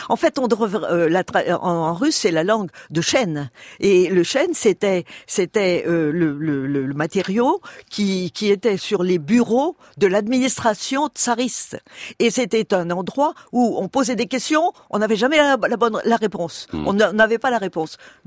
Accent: Tunisia; born there; parce que je suis née en Tunisie et que je suis née sous les oliviers, si j'ose dire.

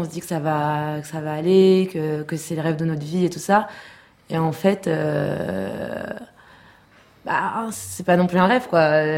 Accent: Paris, Île-de-France, France; moved away as an adult; now in Tel Aviv, Israel; J'ai 26 ans, je viens de Paris. J'ai fait mon alia le 3 juillet 2014. Et donc voilà, ça fait bientôt 9 mois que je suis ici.

